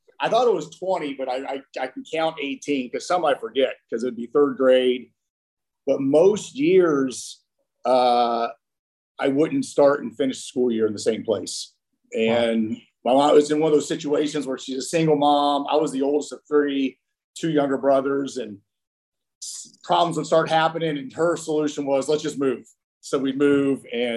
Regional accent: Midwest, United States; also born or lived in Dayton; I grew up in the Midwest mainly, but I moved around a lot.

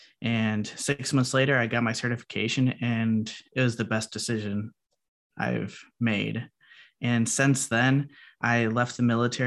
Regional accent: Minnesota, United States; And also growing up in Minnesota and being a part of the Minnesota Army National Guard

